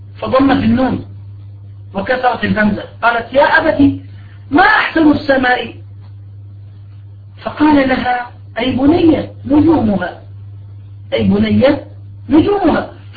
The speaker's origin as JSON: {"language": "Arabic", "country": "Jordan", "said": "عن جمع من أهل العلم من عندنا في بلاد الشام للأردن"}